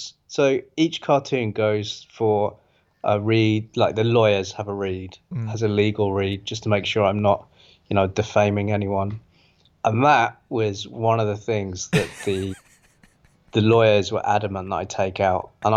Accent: Australia; I'm an Anglo-Australian, so I mean, we're the kings of swearing

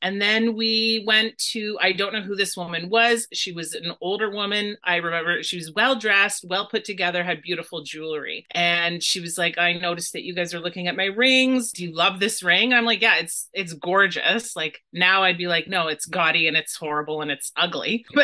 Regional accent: Dorchester, Ontario, Canada; that was in Ontario and close to my hometown of Dorchester.

